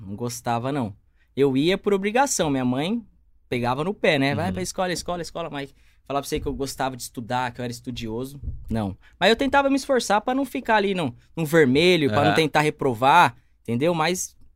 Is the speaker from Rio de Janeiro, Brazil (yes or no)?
no; Campinas, São Paulo, Brazil; Campinas. Campinas. Nasci mesmo. Em Campinas, fui criado em Campinas. E até hoje estamos aí em Campinas